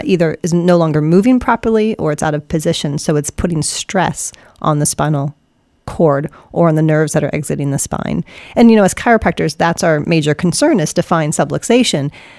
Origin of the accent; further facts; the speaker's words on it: New England, United States; Yes, we are from New England.